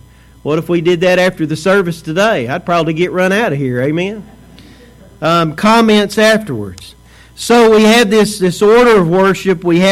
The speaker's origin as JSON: {"language": "English", "town": "Mineola", "region": "Texas", "country": "United States", "tie": "born or raised there", "also_born_or_lived": "Tyler", "said": "I was born in Tyler, Texas, but my hometown is Mineola, Texas."}